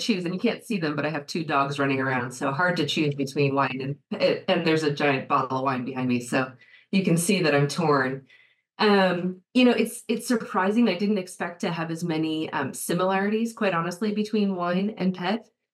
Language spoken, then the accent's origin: English; Chicago, Illinois, United States; I grew up in Chicago, and I was fascinated by back in the day before the computers were on the trading floor